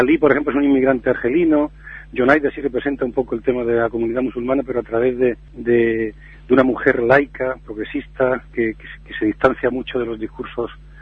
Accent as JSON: {"language": "Spanish", "region": "Melilla", "country": "Spain", "tie": "born there", "said": "yo soy nacido en Melilla, pero los que somos nacidos en Melilla, algunos por lo menos como yo, nos invita a eso más, a ser ciudadanos de todas partes"}